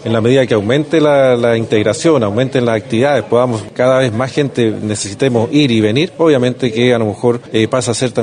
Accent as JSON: {"language": "Spanish", "town": "Futaleufú", "region": "Los Lagos", "country": "Chile", "tie": "born or raised there", "said": "Yo soy desde siempre de Futaleufú"}